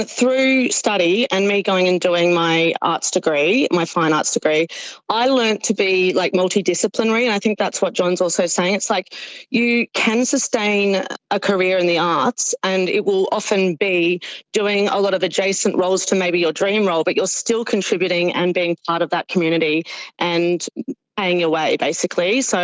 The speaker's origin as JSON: {"language": "English", "town": "Townsville", "region": "Queensland", "country": "Australia", "tie": "born or raised there", "said": "I grew up in Townsville, and that's a pretty big sports capital."}